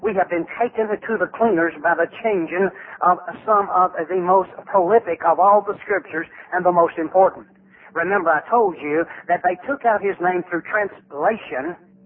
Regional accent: Tennessee, United States; born there; I was born in Granger County, Tennessee.

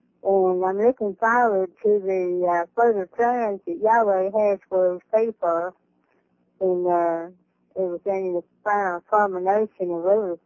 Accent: Strawberry Plains, Tennessee, United States; from Strawberry Plains, Tennessee.

